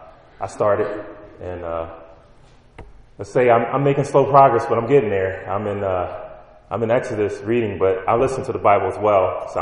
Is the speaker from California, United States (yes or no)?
no; Kentucky, United States; I'm originally from Kentucky. I guess the bluegrass state, if you want to say that, Kentucky Derby.